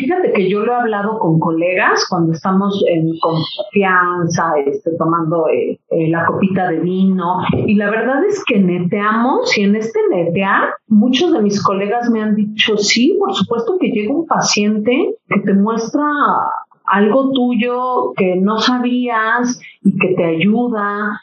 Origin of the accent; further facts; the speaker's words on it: Mexico City, Mexico; Soy de la Ciudad de México, del corazón de la Ciudad de México, donde estaba el nopal y la serpiente.